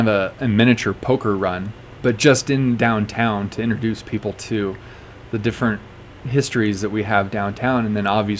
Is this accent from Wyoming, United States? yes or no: yes; Laramie, Wyoming, United States; The only other memories I have of Evanston is when I was growing up in Laramie, we would drive to Evanston to play football and soccer, and that is a long way to go